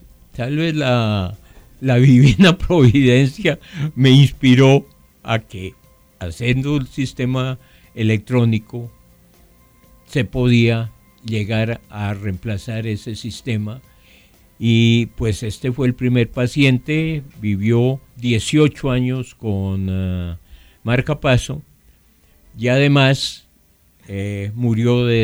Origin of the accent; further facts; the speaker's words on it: Colombia; En Francia soy el único colombiano